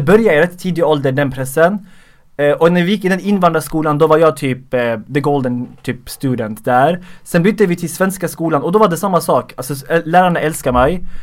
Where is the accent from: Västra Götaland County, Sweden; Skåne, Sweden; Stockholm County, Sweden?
Skåne, Sweden; accent: Skåne dialect; så gör jag alltid skånsk dialekt. För att jag är från Skåne.